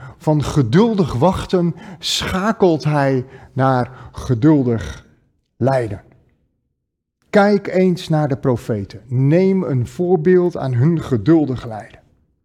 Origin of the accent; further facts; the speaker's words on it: Netherlands; dat klagen waar wij als Nederlanders zo ontzettend in uitblinken.